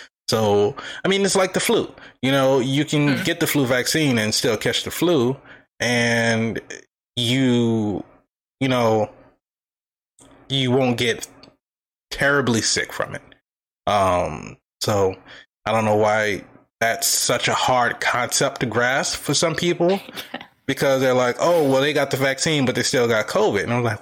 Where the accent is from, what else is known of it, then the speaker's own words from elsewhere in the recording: Texas, United States; oh, you're from Louisiana, I'm like, no, I'm from Texas.